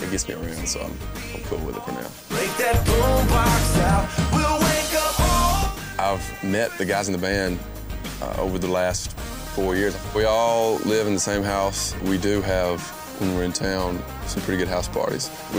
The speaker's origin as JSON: {"language": "English", "town": "Cedartown", "region": "Georgia", "country": "United States", "said": "I'm from Cedartown, Georgia. It's about an hour from Atlanta. It's a small town of about 12 to 15,000 people. All my relatives were within about 10 to 15 minutes from my house."}